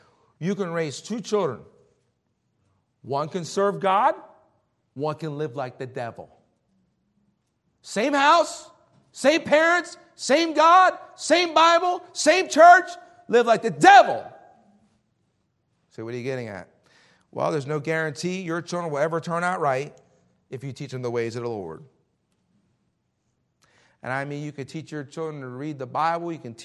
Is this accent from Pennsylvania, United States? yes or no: yes; Philadelphia, Pennsylvania, United States; I grew up in Philadelphia. I know what it's like, okay?